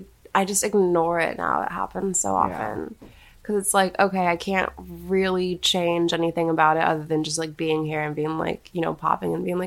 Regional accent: Kansas, United States; I grew up in Kansas. I didn't grow up in a musical household or anything like that.

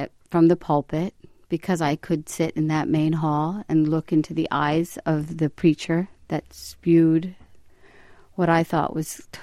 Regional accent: Morgantown, West Virginia, United States; A man last night in my hometown of Morgantown

